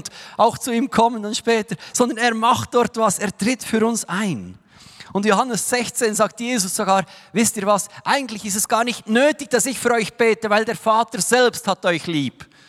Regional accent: Switzerland; Wir haben oft als Schweizer und als Europäer auch kaum Zugang zu diesem Thema

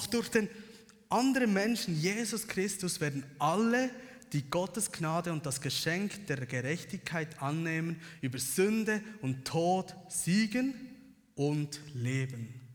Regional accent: Switzerland; fällt uns doch eigentlich gleich als Schweizer schwierig. Wir wachsen eigentlich mit der Mentalität auf

